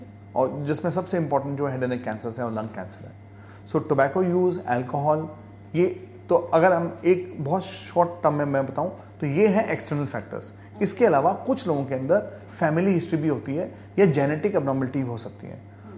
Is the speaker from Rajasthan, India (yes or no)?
yes; Rajasthan, India; और मैं खुद राजस्थान से बिलोंग करता हूँ